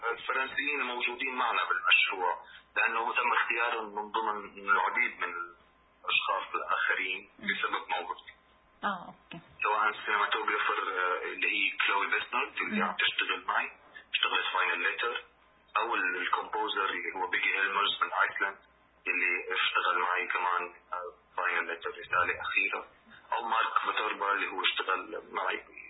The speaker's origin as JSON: {"language": "Arabic", "country": "Syria", "said": "بس بالنسبة لنا كسوريين ممكن تكون إنه هي شيء مغري أو تسهيل"}